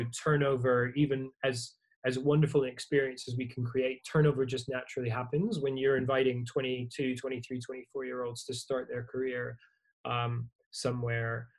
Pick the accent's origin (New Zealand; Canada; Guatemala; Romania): Canada; now in United States; I grew up in Canada and then in the US, lived here for 17 years.